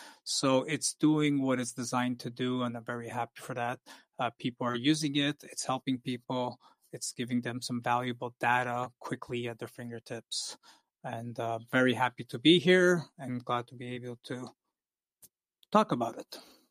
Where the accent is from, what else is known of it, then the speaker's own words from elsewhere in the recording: Canada; So I'm from Canada